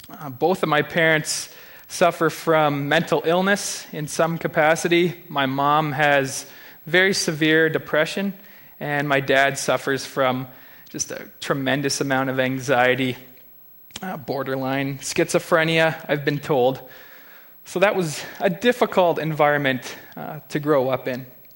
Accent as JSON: {"language": "English", "town": "Listowel", "region": "Ontario", "country": "Canada", "tie": "born or raised there", "said": "I was born in the Listowel area and brought up in the Evangelical Missionary Church there as well."}